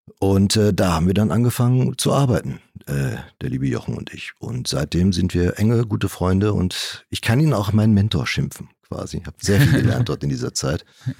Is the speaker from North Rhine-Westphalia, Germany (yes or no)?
yes; Hagen, North Rhine-Westphalia, Germany; also born or lived in Hamburg; ich bin kein Hamburger, ich komme gebürtig eigentlich, also ich bin ursprünglich aus Hagen, aus Westfalen. Bin dann über Umwege dann in Hamburg gelandet